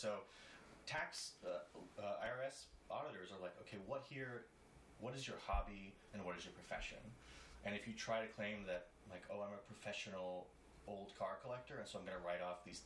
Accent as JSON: {"language": "English", "region": "California", "country": "United States", "tie": "born or raised there", "also_born_or_lived": "Arizona", "said": "I grew up in Arizona and then in California, okay. So like west."}